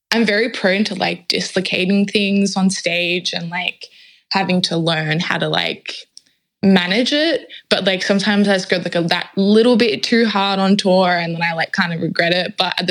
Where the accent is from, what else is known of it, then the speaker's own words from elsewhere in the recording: Sydney, New South Wales, Australia; born there; I was born in Sydney, Western Sydney to be exact. I come from, my dad, he was born in Uruguay and moved over to Australia when he was young.